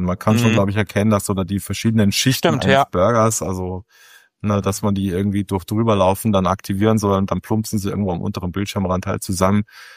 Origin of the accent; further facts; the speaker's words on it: Munich, Bavaria, Germany; Und ich bin ja auch in München aufgewachsen.